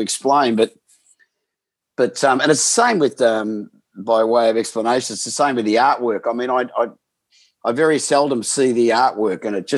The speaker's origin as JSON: {"language": "English", "town": "Melbourne", "region": "Victoria", "country": "Australia", "tie": "born or raised there", "said": "because I was born and raised in Melbourne"}